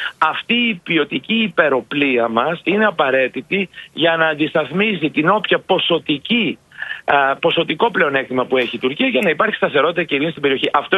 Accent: Kavala, Eastern Macedonia and Thrace, Greece; ξέρετε, εγώ είμαι από την Καβάλα. Τα ξέρω πολύ καλά και όλες τις τοποθεσίες

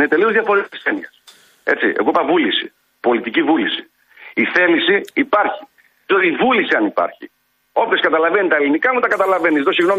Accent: Thessaloniki, Central Macedonia, Greece; γιατί από εκεί είμαι εγώ, από Θεσσαλονίκη, στη Σταυρούπολη

